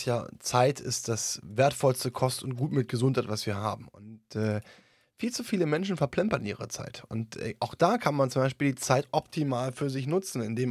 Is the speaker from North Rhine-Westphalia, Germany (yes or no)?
no; Berlin, Germany; ich komme ja aus Berlin, speziell in Berlin